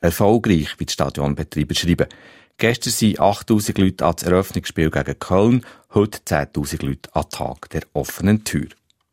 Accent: Bern, Switzerland; Das frage ich mich immer als Berner.

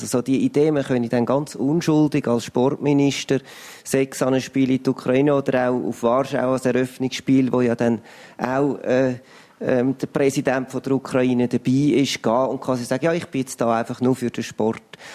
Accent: Switzerland; wenn ich als Schweizer, wo es unsere Mannschaft leider gar nicht geschafft hat

